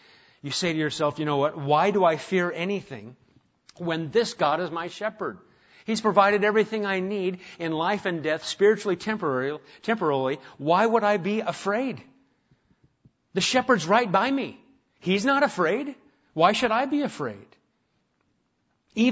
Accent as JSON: {"language": "English", "region": "Nebraska", "country": "United States", "tie": "born or raised there", "said": "I grew up in Nebraska, and we didn't have a lot of animals around"}